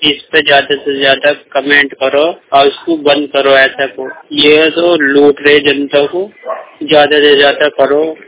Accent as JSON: {"language": "Hindi", "town": "Meerut", "region": "Uttar Pradesh", "country": "India", "said": "मैं मेरठ का रहने वाला हूँ।"}